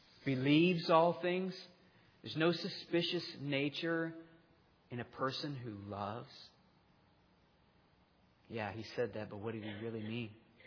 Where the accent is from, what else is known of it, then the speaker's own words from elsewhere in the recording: Ireland; It doesn't matter that I'm Irish or my hair is red.